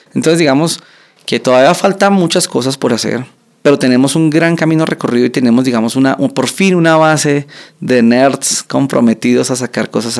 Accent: Colombia; usamos el dominio.co porque somos orgullosamente colombianos.

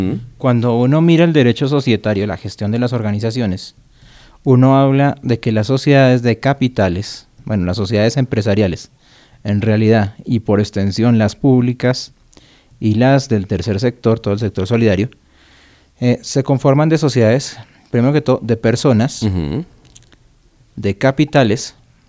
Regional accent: Colombia; nosotros como los colombianos tenemos un pésimo manejo de nuestros ingresos, de nuestras deudas.

